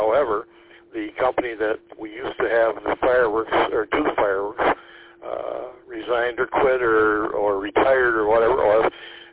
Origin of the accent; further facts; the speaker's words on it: Alpena, Michigan, United States; I'm from Alpena originally, so I'm familiar with that area up in there.